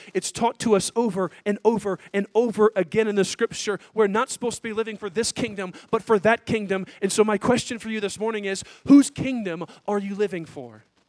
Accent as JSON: {"language": "English", "country": "United States", "said": "Friend, I'm an American. I'm a patriot. I love my country."}